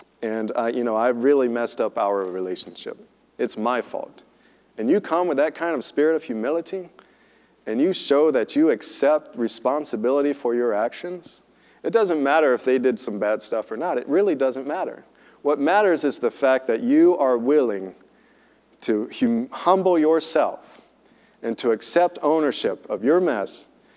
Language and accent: English; the South, United States; Now, I come from the South, and the South is kind of notorious for a certain sect of evangelicals, Christians